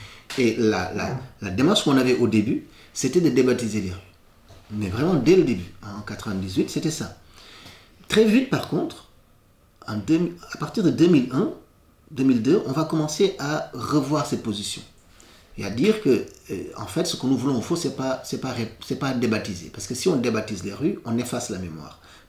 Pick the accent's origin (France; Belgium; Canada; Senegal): Senegal; born there; parce que je suis né au Sénégal